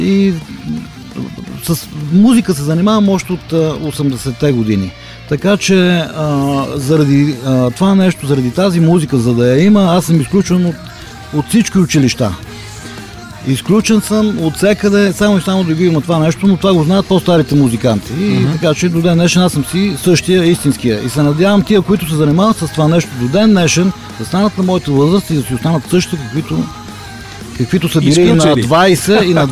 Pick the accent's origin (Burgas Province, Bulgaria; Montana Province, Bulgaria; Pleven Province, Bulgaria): Montana Province, Bulgaria; Varshets; От Вършец, аз съм, тъй като съм роден в Вършец, много си обичам този град.